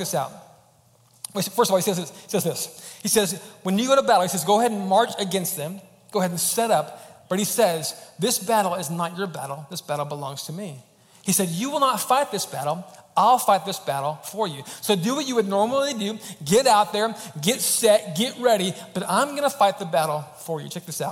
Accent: Oregon, United States; And so growing up in Oregon, we had one team that was kind of the closest team to us, and it was the Seattle Seahawks.

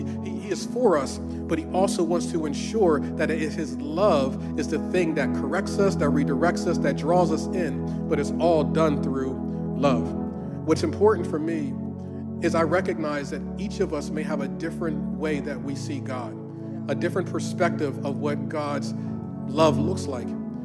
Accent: Northeast, United States; We're from the Northeast. It was freezing outside.

